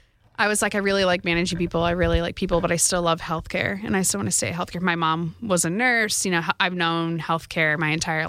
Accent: Midwest, United States; accent: Midwest; And I'm from the Midwest originally. Hopefully my Midwest accent translates in this over this microphone.

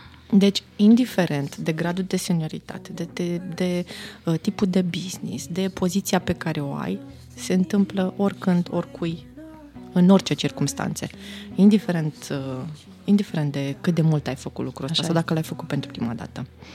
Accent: Romania; dacă ține de cultura organizațională sau de cultura noastră ca și români.

